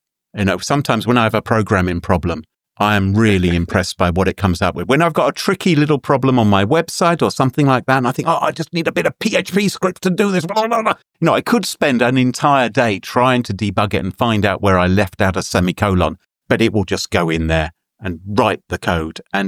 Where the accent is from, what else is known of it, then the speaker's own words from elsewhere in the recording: United Kingdom; Is this just because I'm British?